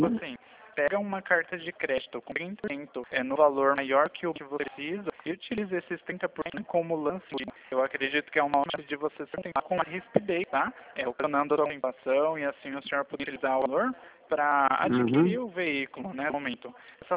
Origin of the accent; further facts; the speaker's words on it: Sorocaba, São Paulo, Brazil; Eu sou de Sorocaba.